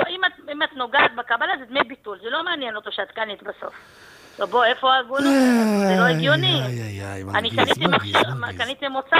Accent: Bnei Brak, Central District, Israel; מבני ברק.

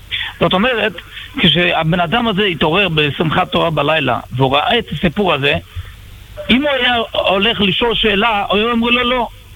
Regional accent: New York, United States; אני מניו יורק

